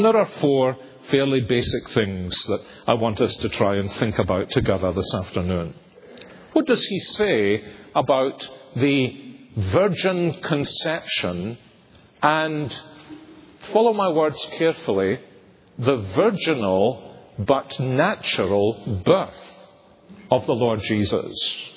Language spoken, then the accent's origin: English; Scotland, United Kingdom; even although as Scottish people we had devoted ourselves to smaller cars, to smaller spaces and so on